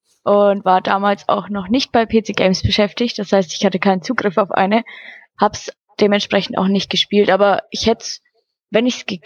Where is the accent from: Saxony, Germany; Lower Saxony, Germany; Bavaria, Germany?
Bavaria, Germany; Nuremberg; ich komme aus Nürnberg, ja.